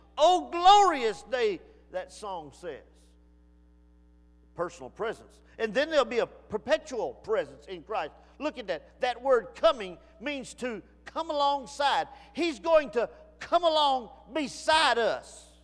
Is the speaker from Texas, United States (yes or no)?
yes; Reklaw, Texas, United States; When I went into Mr. Spence's house, I was telling him I'm from Recklaw.